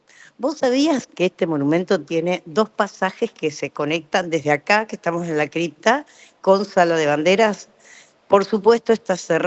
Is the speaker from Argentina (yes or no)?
yes; Buenos Aires, Argentina; Claro, yo soy de provincia de Buenos Aires.